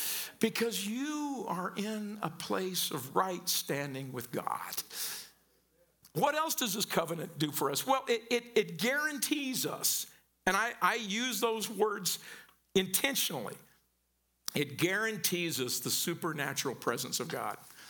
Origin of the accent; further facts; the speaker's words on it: Missouri, United States; This is a bad example, but y'all know I grew up in Southern Missouri, right? And in a small town in Southern Missouri on a Friday night, what do?